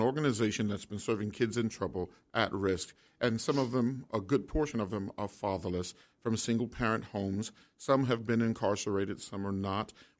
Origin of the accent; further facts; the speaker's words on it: Selma, Alabama, United States; born there; I started my life in 1955 in Selma, Alabama.